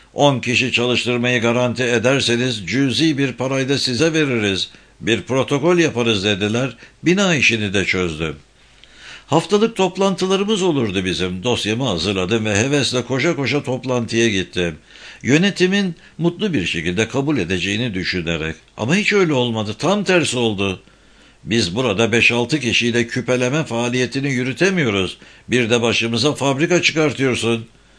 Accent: Mahmudiye, Eskişehir, Turkey; 2012 yılında 5-6 bin liralık geliri bırakıp memleket hasretiyle Eskişehir Mahmudiye'ye, doğduğum yere döndüm. Benim memleketim aşık olunacak bir memleket sayılmaz aslında. 5 bin nüfusu küçük bir ilçe.

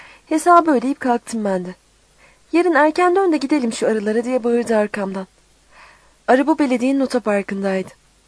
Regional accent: Bandırma, Balıkesir, Turkey; moved away as an adult; Anne tarafım Bursa. Mudanya'dan gerçi. 93 muhacirlerindenmiş. Ama Bandırma'da doğdum. Burada büyüdüm. Okumaya çıkana kadar.

